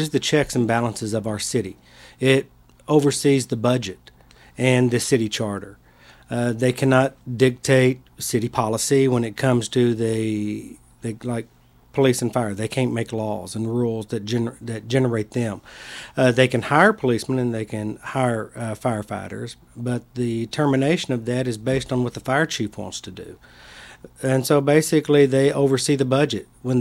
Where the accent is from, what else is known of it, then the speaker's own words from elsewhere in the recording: Texas, United States; now in Dearborn, United States; Well, I'm originally from the state of Texas, as you can probably tell by my accent. I've been in the city of Dearborn for the last 11 years.